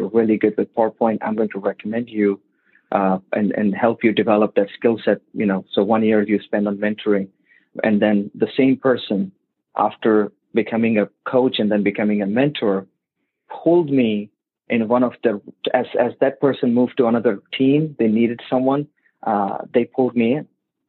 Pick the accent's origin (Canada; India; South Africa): India; moved away as an adult; now in United States; I was born and raised in India. So my first job when I moved to the U.S. Was with AT&T.